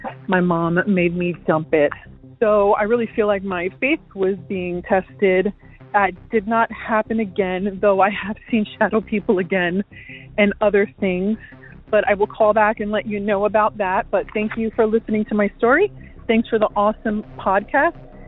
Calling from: Florida, United States; I'm calling from Florida, and I have a story about shadow people.

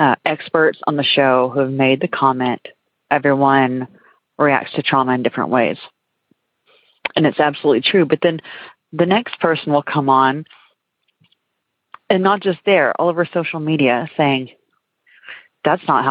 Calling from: Texas, United States; I'm calling from Texas.

